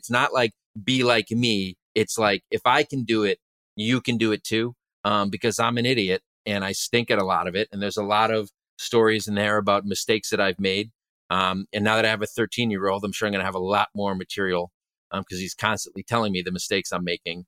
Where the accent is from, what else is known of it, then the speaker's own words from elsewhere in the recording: Connecticut, United States; also born or lived in Boston; now in Brooklyn, United States; So I went to school. I grew up in Connecticut. I went to school in Boston and lived there for like another 10 years and never thought I'd leave.